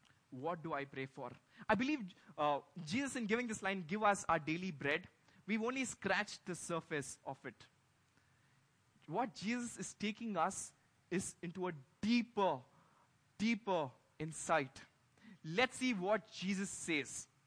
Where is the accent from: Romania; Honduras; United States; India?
India; Visakhapatnam, Andhra Pradesh; I met Anand in 2011 at a camp in my hometown, Vizag.